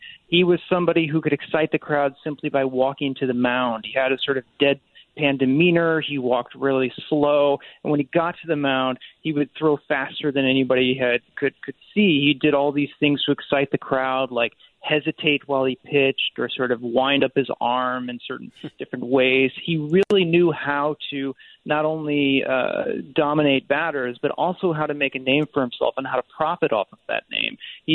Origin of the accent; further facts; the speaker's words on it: United States; I grew up near St. Louis. I'm a Cardinals fan, but my grandpa was a Browns fan.